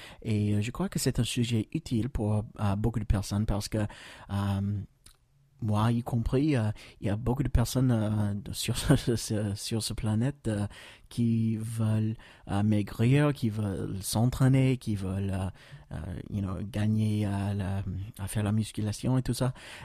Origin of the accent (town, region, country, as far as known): United States